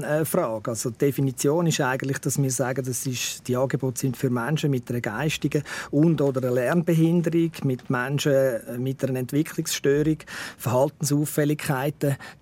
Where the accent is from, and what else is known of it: Switzerland